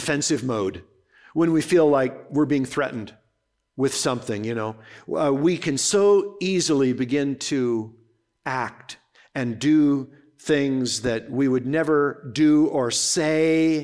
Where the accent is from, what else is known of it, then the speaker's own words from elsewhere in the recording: Minnesota, United States; or where I was born and raised in Minnesota, soybeans was a big crop that came in the fall along with corn.